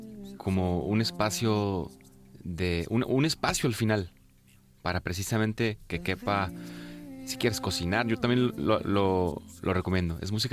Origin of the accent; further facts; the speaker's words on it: Sonora, Mexico; Yo soy del norte de México, de Sonora.